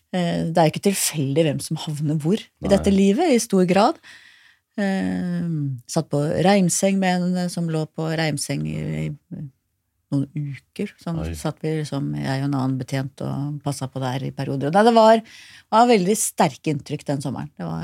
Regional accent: Oslo, Norway; På Manglerud I Oslo.

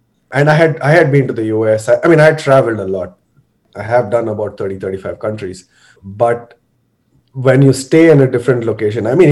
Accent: Bangalore, Karnataka, India; also born or lived in Madurai / Riyadh / Mysore; So I was born in Bangalore. I had lived the first 6 months of my life, apparently, in Madurai, then back to Bangalore, then to Riyadh in Saudi Arabia

